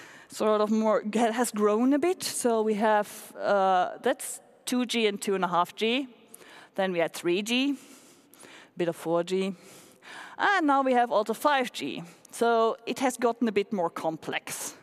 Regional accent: Finland; I'm from Finland. Well, I live nowadays in Finland

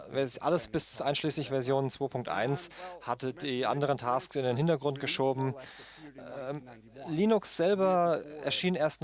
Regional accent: Austria; Ich selber bin aus Österreich, deshalb sind das deutsche Bücher.

